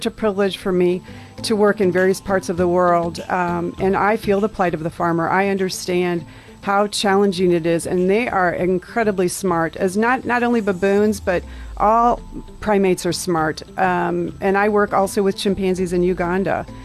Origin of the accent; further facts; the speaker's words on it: United States; I'm an American. Yeah. Yeah. I'm a guest in your country.